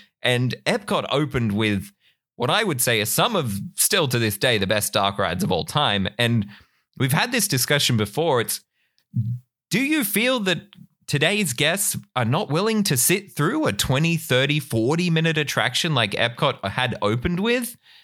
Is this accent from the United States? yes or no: no; Australia; I'm an Australian.